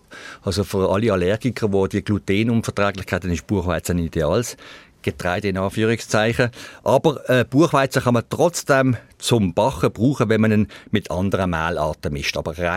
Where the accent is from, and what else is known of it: Switzerland